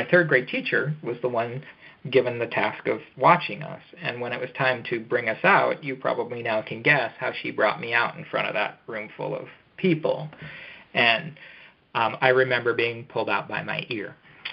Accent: Omaha, Nebraska, United States; born there; And so I was born in Omaha. So I was born in the Midwest in Nebraska.

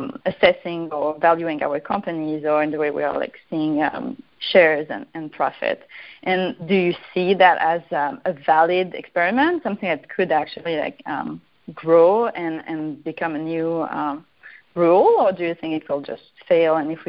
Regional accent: San Mateo, California, United States; I'm also from San Mateo, right next to Rahul, actually.

